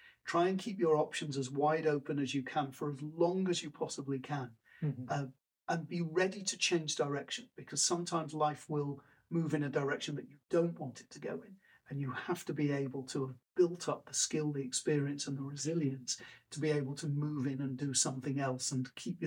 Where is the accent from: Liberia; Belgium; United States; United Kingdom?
United Kingdom; Manchester, North West England; I supported Leeds United, even though I grew up in Manchester.